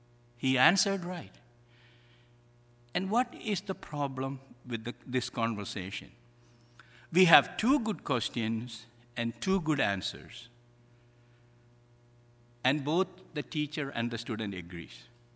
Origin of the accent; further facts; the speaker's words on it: Strongsville, Ohio, United States; You know, I come from Strongsville in a small neighborhood.